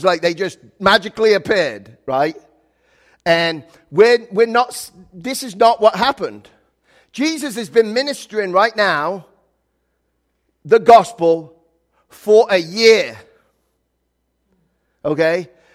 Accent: England, United Kingdom; because I grew up in England

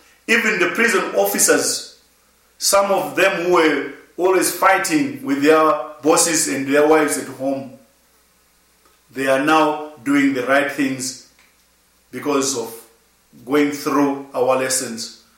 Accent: Zimbabwe; I am from Zimbabwe.

